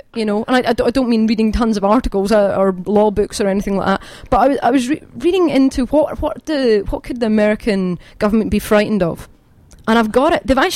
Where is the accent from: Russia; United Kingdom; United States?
United Kingdom; Scotland; I, believe it or not, I'm Scottish.